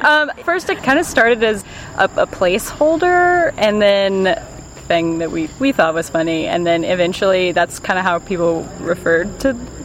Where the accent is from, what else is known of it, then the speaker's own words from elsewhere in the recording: Carrboro, North Carolina, United States; I'm from Carrboro.